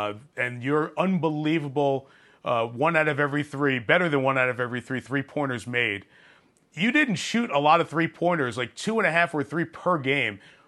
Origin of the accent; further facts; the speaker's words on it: Queens, New York, United States; You're such a New Yorker at heart, and that's where we connected for me growing up in Queens.